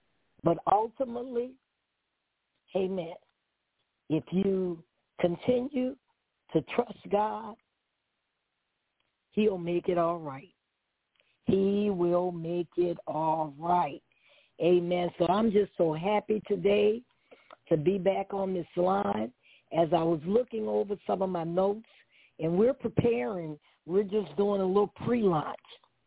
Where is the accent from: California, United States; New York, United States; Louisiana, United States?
Louisiana, United States; New Orleans; hey, I'm from New Orleans. I have an accent, barely can talk real good.